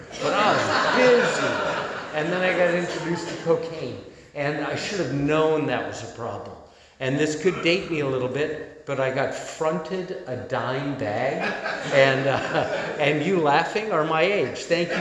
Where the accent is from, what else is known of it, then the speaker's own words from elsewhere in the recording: California, United States; So I grew up in the San Fernando Valley. That didn't cause my alcoholism.